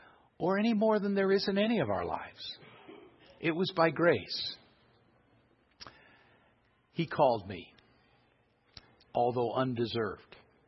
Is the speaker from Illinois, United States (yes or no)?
yes; Chicago, Illinois, United States; I had never heard this before in the church when I was growing up in Chicago. So when I got to Dallas Seminary, I heard about it for the first time.